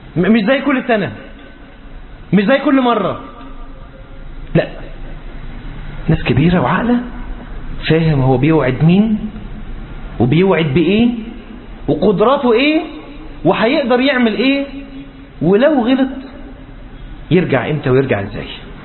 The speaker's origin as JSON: {"language": "Arabic", "country": "Egypt", "said": "العيال أصله عندنا في مصر بيعرفوه نسبيا إنه اللي بيرجع في كلامه."}